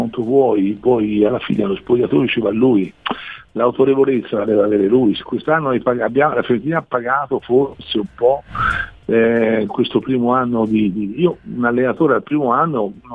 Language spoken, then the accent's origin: Italian; Florence, Tuscany, Italy; perché io te lo dico da fiorentino